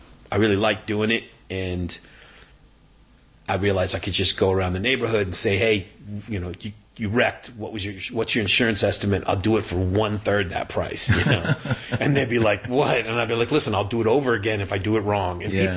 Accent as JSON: {"language": "English", "region": "California", "country": "United States", "tie": "born or raised there", "said": "I'm 62. I grew up in the Bay Area."}